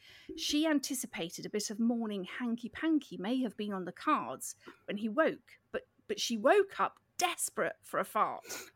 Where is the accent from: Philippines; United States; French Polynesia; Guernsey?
Guernsey; We're from Guernsey and it's a very small island.